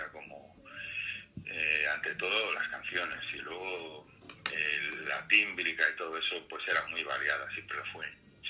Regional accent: Galicia, Spain; los gallegos de verdad, somos gallegos

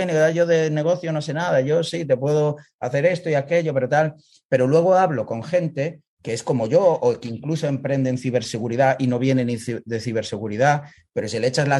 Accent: Spain; soy español, me encantaría emprender sobre todo en Galicia, porque pues un poco, ¿sabes? Yo he estudiado en España, me he ido a hacer pasta a otro país

